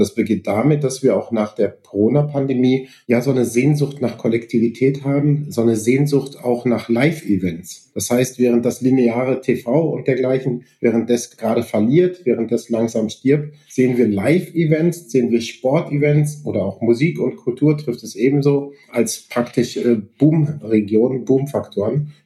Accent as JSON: {"language": "German", "town": "Haltern am See", "region": "North Rhine-Westphalia", "country": "Germany", "tie": "born or raised there", "said": "komme gebürtig aus NRW, aus Haltern am See"}